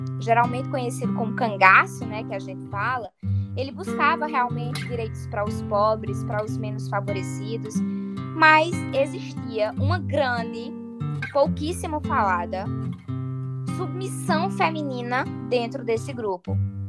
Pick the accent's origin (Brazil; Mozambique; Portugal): Brazil; Northeast Brazil; enquanto nordestinos e nordestinas